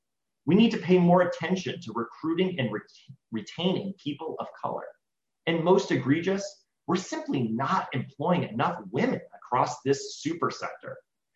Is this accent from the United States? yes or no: yes; Florida, United States; Regular flooding, like in my home state of Florida